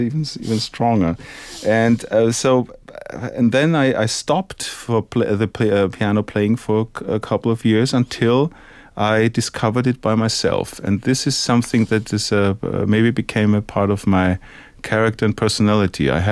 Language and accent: English; Vienna, Austria; Musically speaking, it's my hometown. It's my roots.